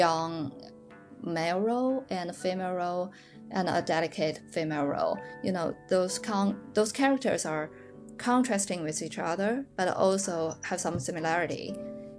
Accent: Beijing, China; You know, I grew up in Beijing and I heard this genre all the time

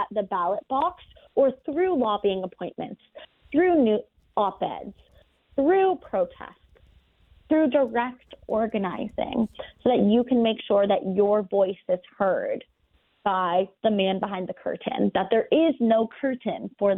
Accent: Maryland, United States; because I'm from Maryland, I'm going to use a Maryland example

